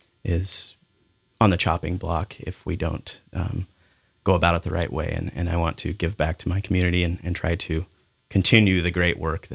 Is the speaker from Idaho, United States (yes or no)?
yes; Sandpoint, Idaho, United States; also born or lived in Lewiston / Coeur d'Alene; So I was not born here. I was born in Lewiston, but we moved up here when I was about two or three and grew up here most of my life. Moved to Coeur d'Alene for a few years and then back. So I graduated from Sandpoint High School.